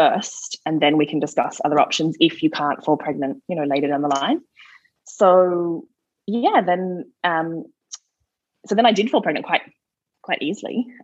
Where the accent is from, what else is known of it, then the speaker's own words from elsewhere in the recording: Australia; moved away as an adult; now in Ireland; So I'm Australian, obviously. I'm a school teacher, and we moved here in 2016.